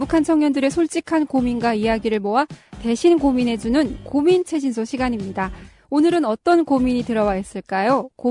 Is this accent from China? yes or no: no; North Korea; now in South Korea; 저는 탈북민 방송원